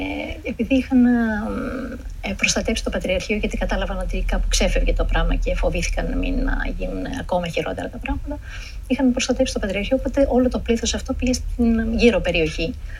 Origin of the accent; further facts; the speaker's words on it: Istanbul, Turkey; moved away; Όταν έγραψα το βιβλίο μου, έτσι ξεκίνησα. Άρχισα να εκτιμώ την πόλη όταν έφυγα από εκεί